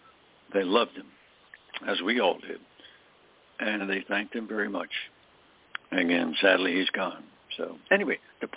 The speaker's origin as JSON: {"language": "English", "region": "Pennsylvania", "country": "United States", "tie": "born or raised there", "said": "He went to school up in Mansfield, Pennsylvania, Mansfield University, close to my hometown."}